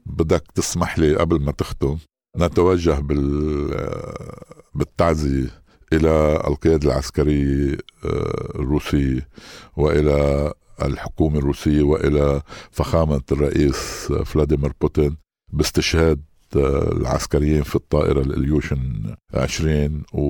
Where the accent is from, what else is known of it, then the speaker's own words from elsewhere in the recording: Lebanon; يمكن نحن كعسكريين لبنانيين عرب لم نتفاجأ كثيرا